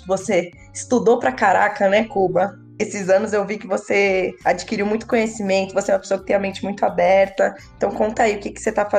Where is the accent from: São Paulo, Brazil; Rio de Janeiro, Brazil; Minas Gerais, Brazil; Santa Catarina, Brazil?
São Paulo, Brazil; você é do Rio, eu sou aqui de São Paulo